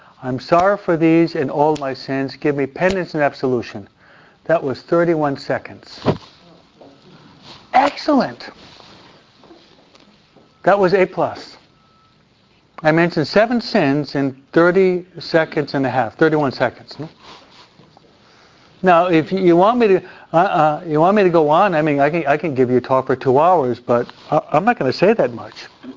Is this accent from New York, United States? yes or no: yes; New York, United States; But I'm a New Yorker. I'm concise and to the point.